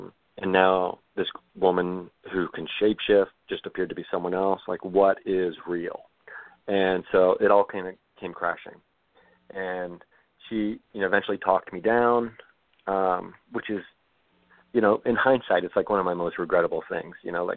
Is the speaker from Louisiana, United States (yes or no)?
no; Ohio, United States; Like I grew up in Southern Ohio. All of my sisters were pregnant at like 18.